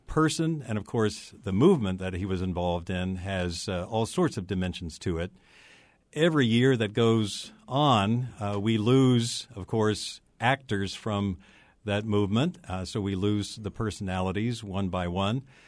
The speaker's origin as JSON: {"language": "English", "town": "Atlanta", "region": "Georgia", "country": "United States", "tie": "born or raised there", "said": "I grew up in Atlanta, and I'm old enough to have seen King on TV during his lifetime."}